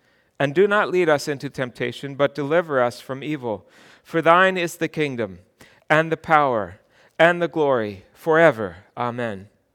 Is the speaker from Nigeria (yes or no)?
no; Huntington, New York, United States; also born or lived in Smithtown; I grew up in Huntington, but then when my father died in 1981, our family the next summer moved out here to Smithtown to my father's home